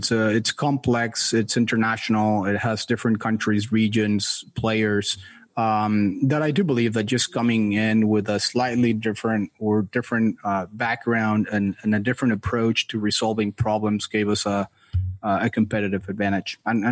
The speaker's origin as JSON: {"language": "English", "region": "Mexico City", "country": "Mexico", "moved": "as an adult", "lives_now": "United States", "said": "I'm originally from Mexico City, came to the U.S. to study B school."}